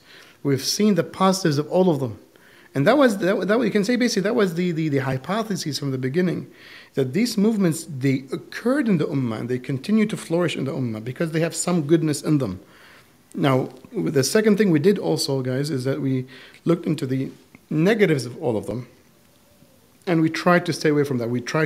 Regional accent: Saudi Arabia; So from my own personal journey, I grew up in Saudi Arabia.

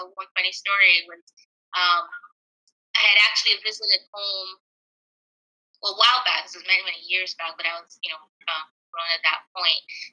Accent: Nigeria; also born or lived in United Kingdom; Well, so like you rightly said, I'm from Nigeria. I was actually born in the UK, but grew up in Nigeria.

